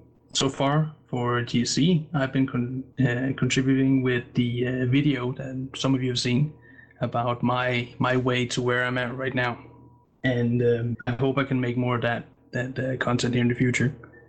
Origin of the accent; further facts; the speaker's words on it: Denmark; English is a second language; I am originally from Denmark. So it's a little bit late for me.